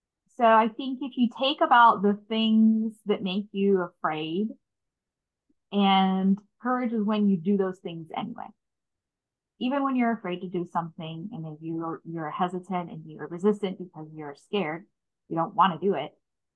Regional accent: Birmingham, Alabama, United States; I grew up in Birmingham, Alabama.

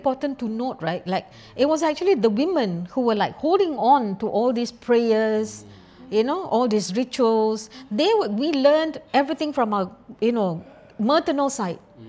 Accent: Malacca, Malaysia; That is how growing up in the Kampong Chetty is like.

